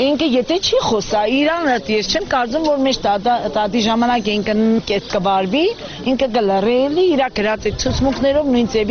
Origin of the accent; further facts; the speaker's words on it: Gyumri, Shirak, Armenia; Գյումրիի բնակիչ եմ, իծանե գյումրեցի եմ ես